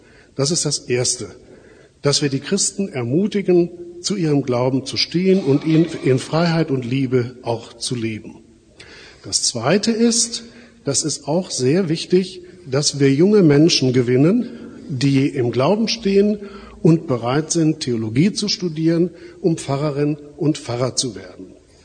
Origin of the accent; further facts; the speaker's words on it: Mülheim an der Ruhr, North Rhine-Westphalia, Germany; Wir stammen aus Mülheim an der Ruhr, sind also von Hause aus eigentlich Mitglieder der Rheinischen Kirche. Ich war auch in Mülheim in den 80er Jahren Vikar und Pastor im Hilfsdienst und Gemeindepfarrer.